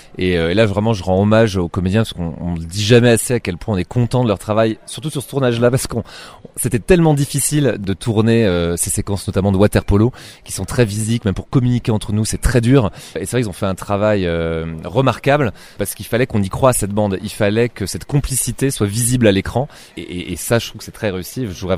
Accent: France; nous, on est Français

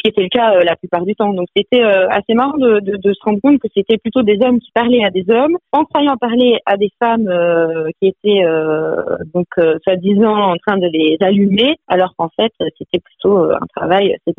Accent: Switzerland; moi j'ai grandi en Suisse, donc j'avais jamais même vu un Minitel de mes propres yeux

